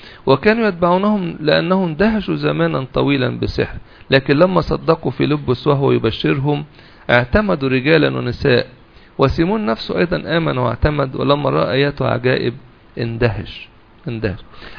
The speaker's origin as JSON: {"language": "Arabic", "town": "Heliopolis", "region": "Cairo Governorate", "country": "Egypt", "said": "حتى قراية الكف دي والودع منتشر حتى عندنا في مصر الجديدة"}